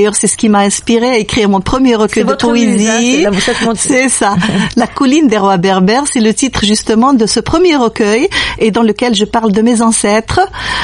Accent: Algeria; je suis algérienne, je viens d'une région de Guelma

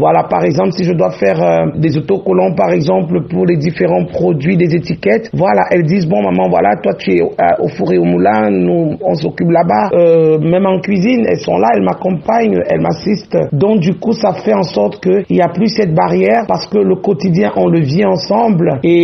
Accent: Cameroon; born there; Les rapports que j'entretiens avec le Cameroun, qui est ma terre natale

